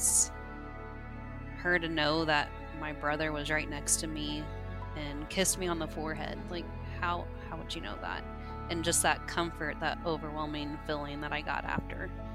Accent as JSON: {"language": "English", "town": "Evansville", "region": "Indiana", "country": "United States", "said": "I'm from Evansville, Indiana."}